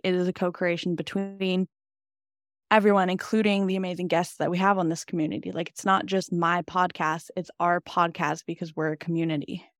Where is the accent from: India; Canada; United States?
Canada; Salmon Arm, British Columbia; So I am in my hometown once again, Salmon Arm, if any of you know it.